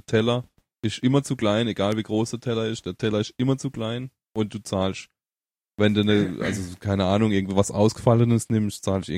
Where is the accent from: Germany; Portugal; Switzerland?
Portugal; was soll ich in Italien? Ich bin Portugiese.